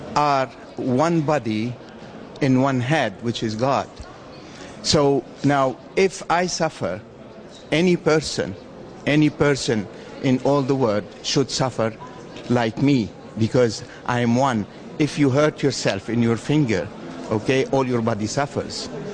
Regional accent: Lebanon; I'm from Lebanon. I am a member in the, we call it the Central for the Christians of the Orient in Lebanon.

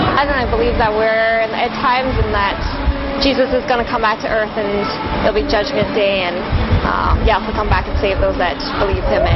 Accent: Canada; I'm from Canada.

